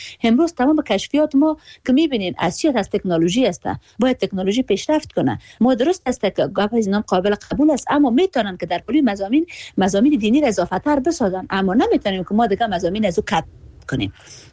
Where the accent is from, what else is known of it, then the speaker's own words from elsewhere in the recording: Afghanistan; نیاز افغانستان یا وطن خودم رو هر جایی که باشه